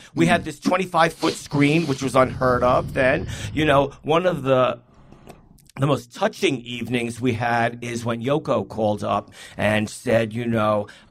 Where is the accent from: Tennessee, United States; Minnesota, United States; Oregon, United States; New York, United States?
New York, United States; Brooklyn; And growing up in Brooklyn, I loved AM radio.